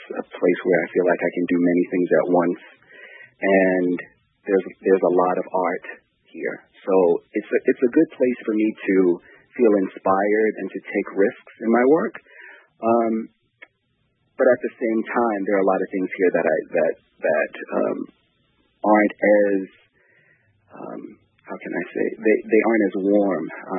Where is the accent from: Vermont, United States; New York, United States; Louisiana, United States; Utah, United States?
Louisiana, United States; New Orleans; Well, you already mentioned that I grew up in New Orleans, and New Orleans is it's a funky place.